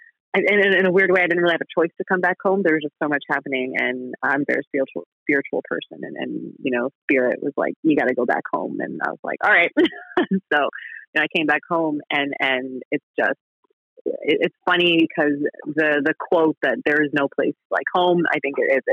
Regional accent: Sault Ste. Marie, Ontario, Canada; I grew up in Northern Ontario in Sault Ste. Marie, which is about 8 hours northwest of Toronto. We're kind of nestled in between the Great Lakes, and we actually sit on the border of Michigan.

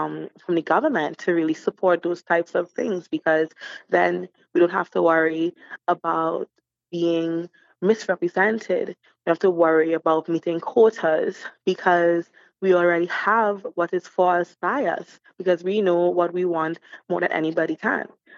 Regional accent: Trinidad & Tobago; I am Trinidadian, however, I'm also a Newfoundlander.

